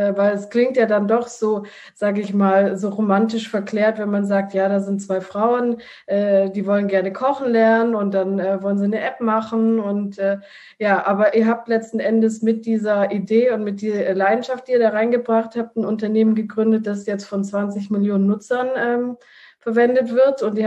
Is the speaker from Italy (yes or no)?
yes; Italy; German is a second language; Also ich als Italienerin bin sowieso wissenschaftliche Esserin.